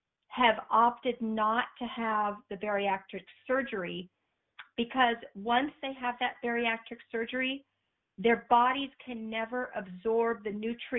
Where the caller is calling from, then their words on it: California, United States; I'm calling from Central California.